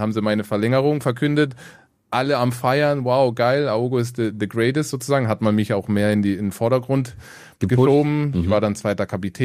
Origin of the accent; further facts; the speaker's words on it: Hamburg, Germany; ich bin in Hamburg fußballerisch groß geworden.